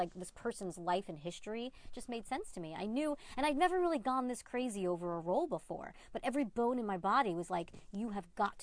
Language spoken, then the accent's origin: English; Brooklyn, New York, United States; shooting in Brooklyn, my hometown, like so excited.